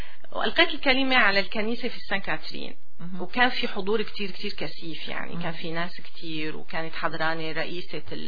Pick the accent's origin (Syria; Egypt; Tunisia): Syria; moved away as an adult; أنا جيت من سوريا صار لي سنتين حاليا.